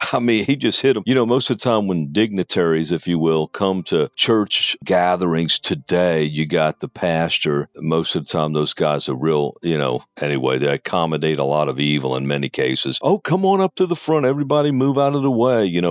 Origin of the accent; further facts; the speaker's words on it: New Orleans, Louisiana, United States; I grew up in New Orleans. I'm Catholic.